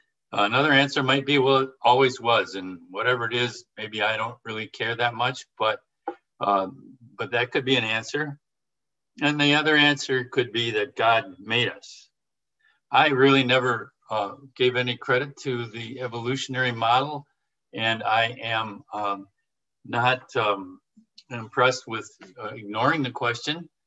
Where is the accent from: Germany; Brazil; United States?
Germany; Boek, Mecklenburg-Vorpommern; but yes, I'm from Boek, Germany.